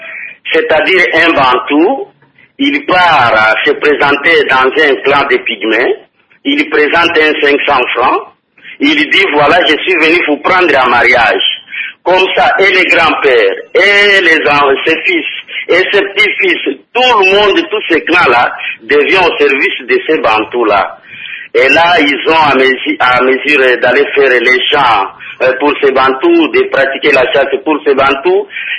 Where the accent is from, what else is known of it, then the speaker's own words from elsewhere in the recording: Manono, Tanganyika, DR Congo; moved away as an adult; now in Lubumbashi, DR Congo; je suis pygmé. Je suis né à Manono, à Luakato, dans un village de Luakato qui est à 15 km de Manono Centre. C'est là où j'ai grandi et c'est là où j'ai fait mon école primaire, secondaire et humanitaire. Alors, c'est en 2008 que je suis parti à Lubumbashi.